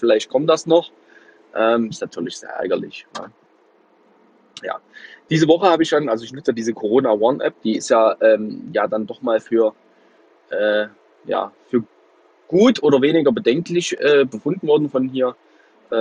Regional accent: Plauen, Saxony, Germany; Ich fahre gerade durch meine Heimatstadt in Richtung Autobahn, bin in Plauen

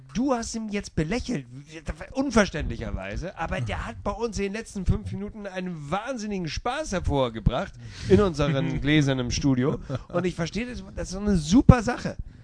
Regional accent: Hamburg, Germany; aus meiner Heimatstadt Hamburg

